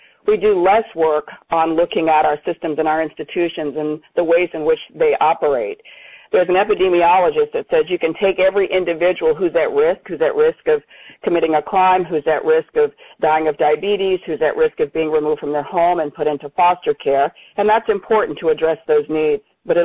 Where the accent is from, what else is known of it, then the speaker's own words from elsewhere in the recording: North Carolina, United States; from my home state of North Carolina. Again